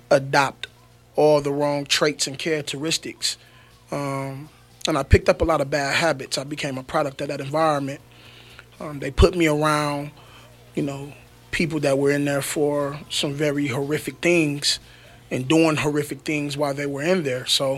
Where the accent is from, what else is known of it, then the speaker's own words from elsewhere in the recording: Muskegon Heights, Michigan, United States; So I'm from Muskegon Heights, born and raised.